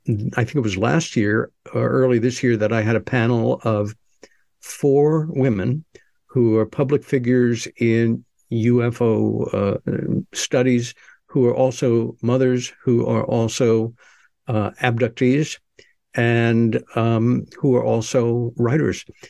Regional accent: New York, United States; growing up in New York, loving the theater, working in the theater, working in the arts

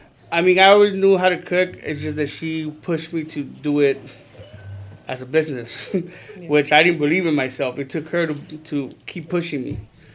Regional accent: San Bernardino, California, United States; Well, yes, we're from San Bernardino.

